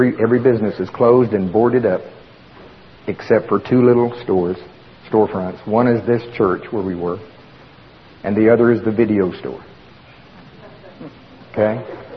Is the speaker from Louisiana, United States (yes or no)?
no; Oklahoma, United States; accent: Oklahoma; Now, I'm being real careful how I say that, because with my Oklahoma accent, a friend of mine, I was saying the same thing.